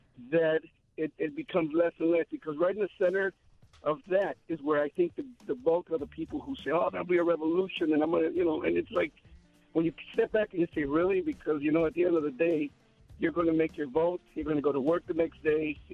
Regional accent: Chicago, Illinois, United States; Here in Chicago, I'm from Chicago, you know

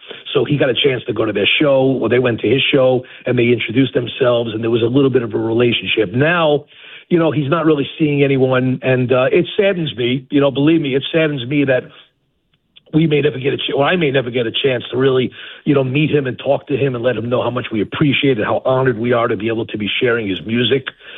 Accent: New York, United States; accent: New York; I am from New York, so I have a little bit of the same accent that he has

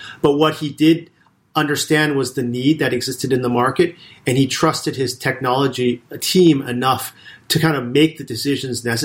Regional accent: California, United States; I grew up in California. However, like I've been in America, my family about 100 years.

